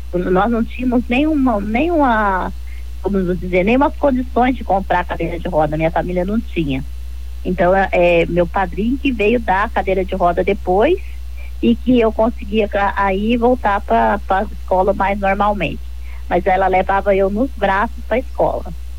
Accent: Juti, Mato Grosso do Sul, Brazil; moved away as an adult; now in Naviraí, Brazil; Então, eu nasci em Juti, fui criada até os 18 anos em Juti e depois vim residir em Naviraí. Eu tenho meus pais, moro com a minha mãe, né?

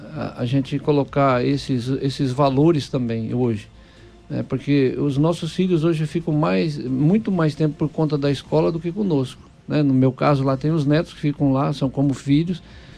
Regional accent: Santa Catarina, Brazil; Eu venho lá de um lugar onde se preserva muitas tradições, porque eu sou lá do sul, de Santa Catarina, né? Então ali existem umas coisas assim que são bem fortes na cultura do povo.

